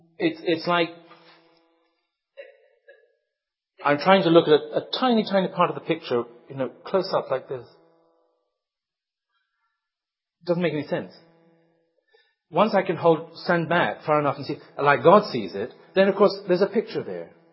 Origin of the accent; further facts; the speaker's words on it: Montana, United States; And I said, I'm from Montana. And they look at me and say, yeah, right. But, and I was from Montana.